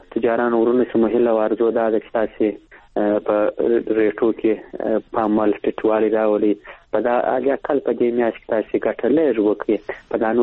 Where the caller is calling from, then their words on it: Kandahar, Afghanistan; کندهار درسره ټلیفون لیکته وصل سوي